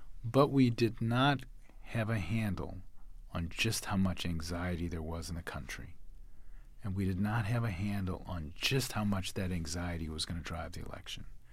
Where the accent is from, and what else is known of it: New Orleans, Louisiana, United States; born or raised there